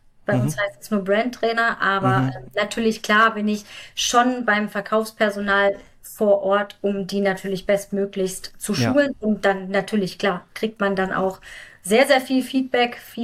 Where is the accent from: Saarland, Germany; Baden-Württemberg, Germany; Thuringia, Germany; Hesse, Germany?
Hesse, Germany; Viernheim; sprich ich komme auch aus dem Viernheimer Land, sprich aus der Nähe von Mannheim.